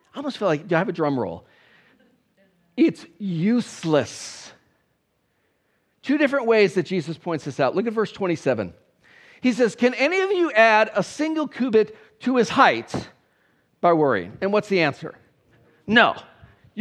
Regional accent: Los Angeles, California, United States; I lived in California. I'm from Los Angeles.

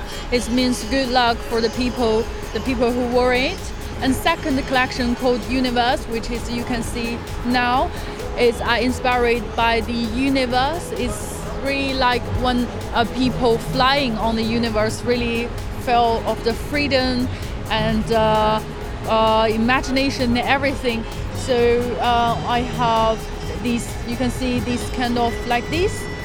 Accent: Beijing, China; English is a second language; now in London, United Kingdom; I come from London. My hometown is in Beijing.

